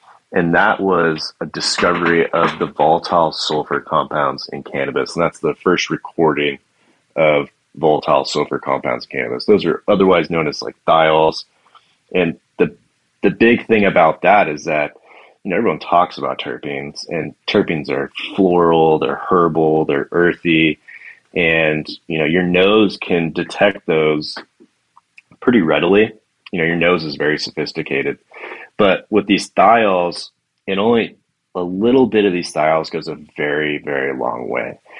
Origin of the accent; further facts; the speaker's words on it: California, United States; Yeah, absolutely. I grew up in Orange County. I went to UCSB.